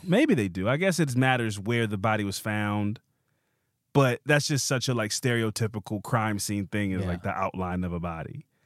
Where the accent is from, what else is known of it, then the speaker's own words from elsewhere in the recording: Baltimore, Maryland, United States; I always try to let people know I'm from Baltimore.